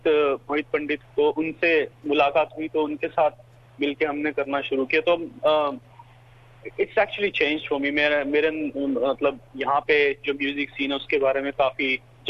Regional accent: New Delhi, Delhi, India; moved away as an adult; now in Australia; मैं originally India से हूँ और न्यू दिल्ली से, और मैंने अपनी पढ़ाई की है, मेरठ में एक कॉलेज है इंस्टीट्यूट ऑफ होटल मैनेजमेंट, वहाँ से पढ़ाई मैंने अपनी खत्म की और उसके बाद 2008 में मैं ऑस्ट्रेलिया आ गया

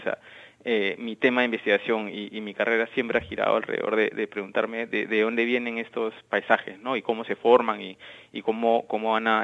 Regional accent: Lima, Peru; also born or lived in Chaclacayo; Sí, totalmente limeño, aunque muy temprano nos fuimos a vivir fuera de Lima, bueno, a Chaclacayo, que a mí ahorita es Lima

